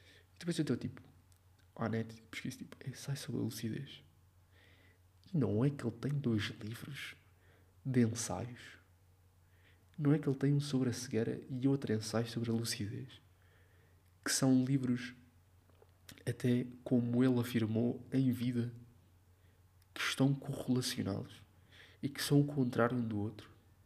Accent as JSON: {"language": "Portuguese", "country": "Portugal", "said": "E para mim, então, que sou português, tipo, vocabulário novo, tipo, tudo."}